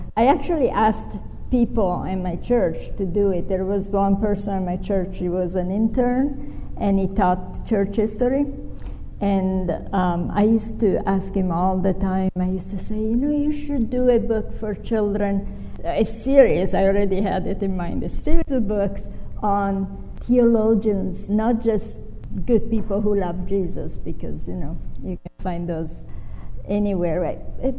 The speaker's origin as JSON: {"language": "English", "country": "Italy", "tie": "born or raised there", "second_language": "English", "said": "I was born and raised in Italy."}